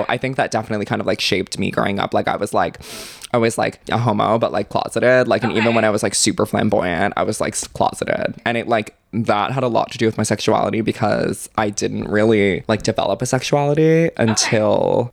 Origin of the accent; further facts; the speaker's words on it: Dix Hills, New York, United States; So I am from Long Island and I grew up in Long Island.